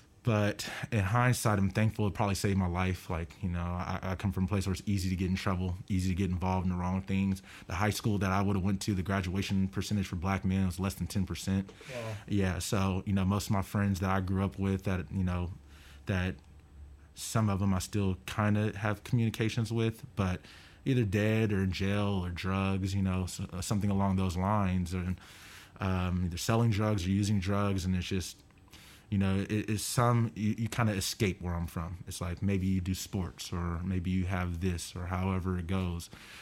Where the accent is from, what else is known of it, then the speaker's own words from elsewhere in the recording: Oakland, California, United States; Yeah, so I was born in Oakland. I lived in the Bay Area, but we traveled around.